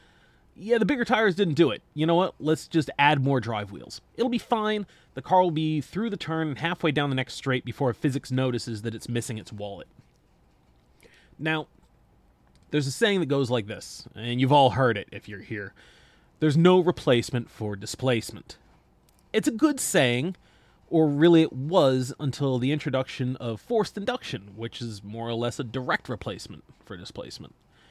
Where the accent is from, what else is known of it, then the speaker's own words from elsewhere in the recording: United States; because as an American, Gran Turismo 1 was really sort of the first time that most of us were exposed to the Nissan Skyline.